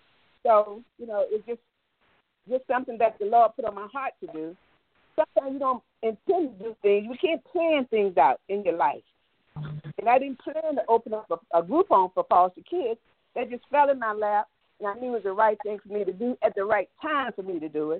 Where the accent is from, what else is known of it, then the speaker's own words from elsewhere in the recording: the South, United States; I'm from the South. So I was cooking when I was 10 years old.